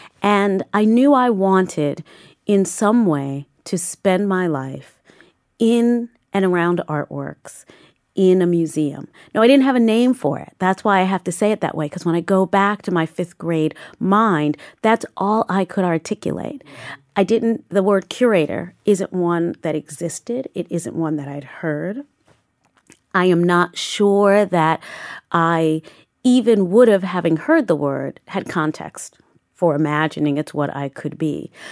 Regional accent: St. Albans, New York, United States; I grew up in Southeast Queens, in St. Albans, Queens, and went to school at a school called Buckley Country Day School for elementary school.

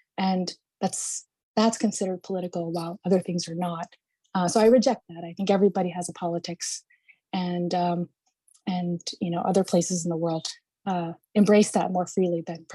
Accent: Nepal; growing up in Nepal, I had a lot of books

